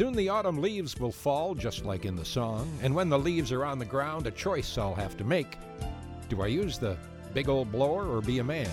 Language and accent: English; Wisconsin, United States; I grew up in Wisconsin on the eastern side of the state.